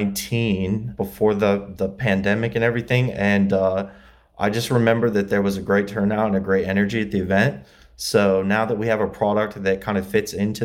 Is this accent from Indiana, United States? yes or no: yes; LaGrange, Indiana, United States; now in Los Angeles, United States; I'm actually from Indiana originally. I've been out here for about 7 years. I grew up in Indiana, LaGrange, Indiana. It's near South Bend.